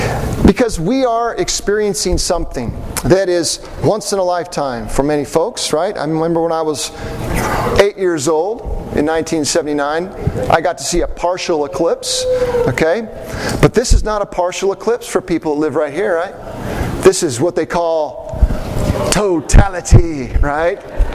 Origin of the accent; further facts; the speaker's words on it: Salem, Oregon, United States; they're always mentioning Salem, Oregon. I'm thinking, I'm from Salem. I just came from there.